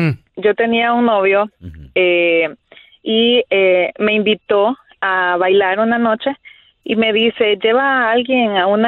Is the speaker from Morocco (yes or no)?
no; El Salvador; yo soy salvadoreña y allá se baila mucho la salsa, cumbia y así.